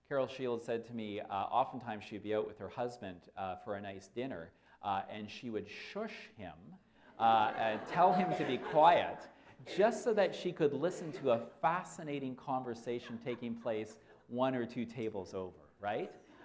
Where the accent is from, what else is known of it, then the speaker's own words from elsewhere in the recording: Winnipeg, Manitoba, Canada; it takes place in my hometown of Winnipeg.